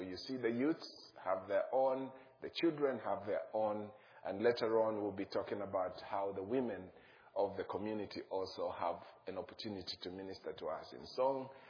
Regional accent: Zambia; We are from Zambia, Central Southern Africa.

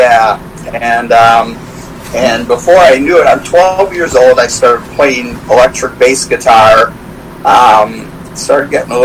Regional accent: Chicago, Illinois, United States; born there; I was born in Chicago, Illinois, at St. Joseph's Hospital in 1968.

